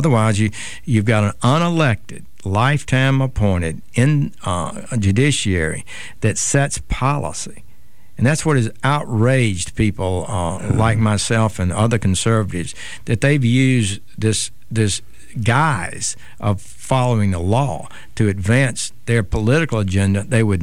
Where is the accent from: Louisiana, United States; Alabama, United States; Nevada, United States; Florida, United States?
Alabama, United States; Camden; I'm from Camden, Alabama, and he's from Camden, Arkansas.